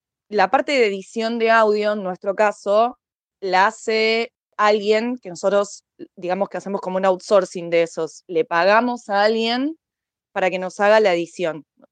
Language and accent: Spanish; Argentina; Yo soy de Argentina.